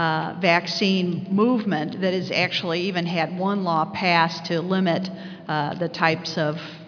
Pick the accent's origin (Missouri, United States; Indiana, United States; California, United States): Missouri, United States; St. Louis; from St. Louis.